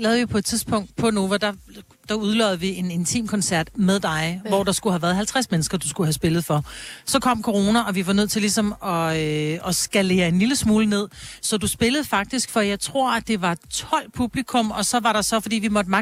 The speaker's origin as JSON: {"language": "Danish", "town": "Hobro", "region": "North Denmark Region", "country": "Denmark", "tie": "born or raised there", "said": "jeg er vokset op lige nær Hobro"}